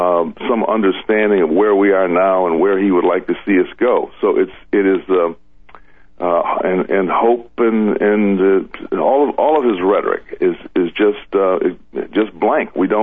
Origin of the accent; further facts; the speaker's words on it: Chicago, Illinois, United States; And I grew up in Chicago in the era that you're talking about.